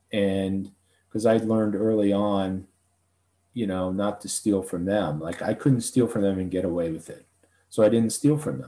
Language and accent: English; Swarthmore, Pennsylvania, United States; I grew up in Swarthmore, Pennsylvania, and Swarthmore College, big, beautiful campus.